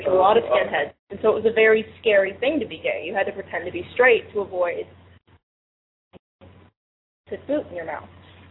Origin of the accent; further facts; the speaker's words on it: Las Vegas, Nevada, United States; I'm from Vegas, where there really isn't a lot of the LGBT community that I was exposed to.